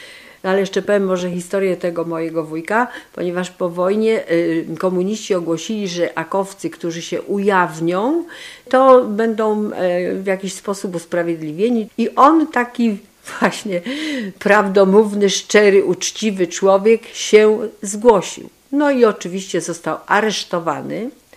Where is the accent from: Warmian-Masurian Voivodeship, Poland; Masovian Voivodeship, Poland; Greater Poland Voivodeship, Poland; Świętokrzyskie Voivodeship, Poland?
Greater Poland Voivodeship, Poland; Jeszcze chciałam dodać, że ponieważ tutaj jesteśmy z Wielkopolski